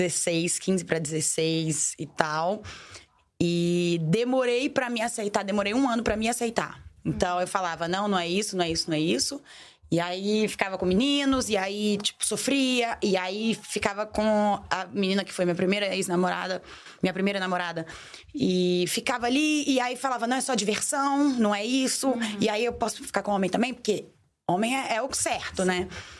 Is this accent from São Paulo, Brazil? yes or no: no; Minas Gerais, Brazil; Eu sou mineira. Eu sei como é a cabeça do mineiro.